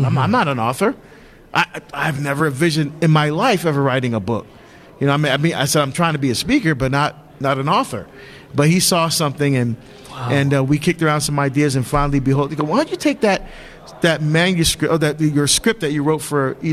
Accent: New Jersey, United States; I'm nobody. I'm some schmo from Jersey, right?

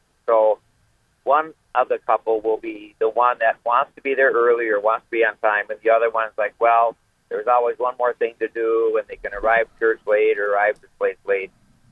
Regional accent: Minnesota, United States; Now, of course, as American, as I am, raised here in Minnesota, on time is important to me.

